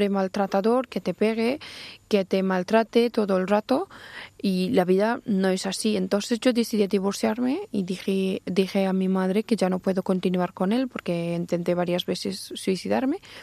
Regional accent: Afghanistan; Spanish is a second language; moved away as an adult; now in Spain; desde que yo salí de Afganistán estaba en shock

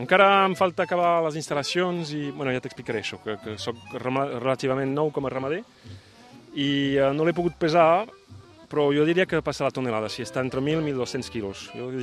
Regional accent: Occitania, France; Soc del Tarn, d'Occitània, sí, a prop entre Toulouse i Carcassonne.

